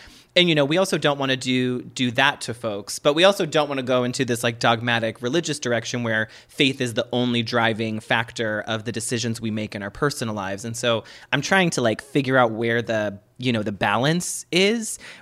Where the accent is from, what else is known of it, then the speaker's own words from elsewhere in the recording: Boston, Massachusetts, United States; The Departed. I'm from Boston, honey.